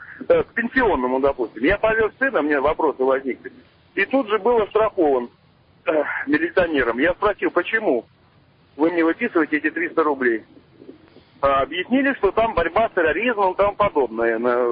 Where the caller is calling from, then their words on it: Volgograd Oblast, Russia; Я из Светлоярского района.